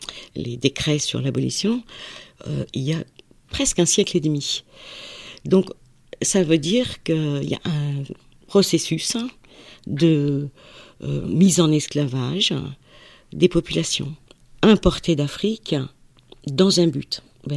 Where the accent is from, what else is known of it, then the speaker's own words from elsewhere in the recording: Dreux, Centre-Val de Loire, France; Et moi je suis née en France, j'ai presque grandi depuis ma petite enfance à Dreux.